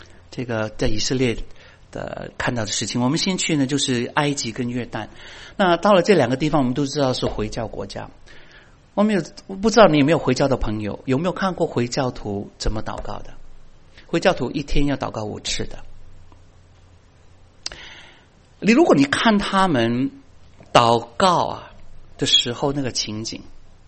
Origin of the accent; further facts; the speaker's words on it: China; 我们中国人说三尺头上有神明，对吗？